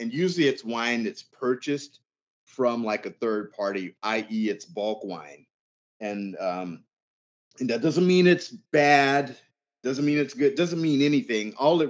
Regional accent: California, United States; I'm such a die in the hard. I'm a Californian man.

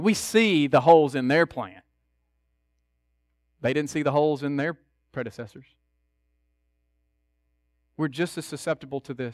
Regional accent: United States; We're Christians because we're American, which is biblically ridiculous.

